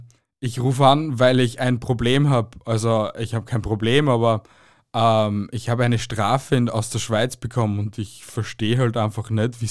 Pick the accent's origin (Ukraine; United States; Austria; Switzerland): Austria; wer kennt es nicht, als Österreicher auf den deutschen Autobahnen herumzucruisen